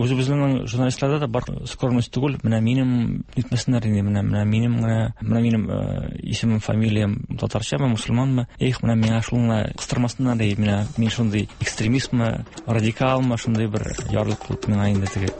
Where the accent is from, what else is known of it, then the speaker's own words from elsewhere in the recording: Tatarskaya Kargala, Orenburg Oblast, Russia; Мин үзем Тобыштан Оренбург ягында Татар Саракташы дигән авылда. Кичкенә авыл, 3 класс авылда бетеп, күрше Васильевка дигән урыс авылына җыелган мәктәпкә.